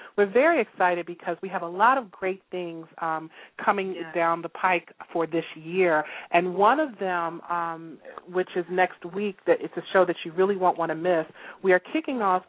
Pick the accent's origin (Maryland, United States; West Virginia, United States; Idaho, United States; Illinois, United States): Maryland, United States; Baltimore; since we're both from Baltimore, Maryland, go Ravens.